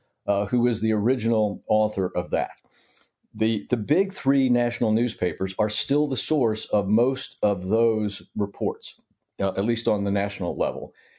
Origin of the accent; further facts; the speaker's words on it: Norfolk, Virginia, United States; when I was growing up in Norfolk, Virginia